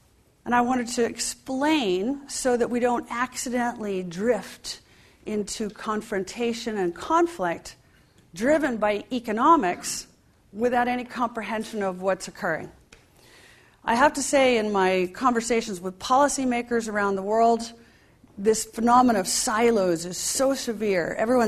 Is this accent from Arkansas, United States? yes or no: no; Washington, District of Columbia, United States; So I grew up in Washington, D.C. I remember actually having to dive underneath my wooden school desk once a month for the nuclear drill.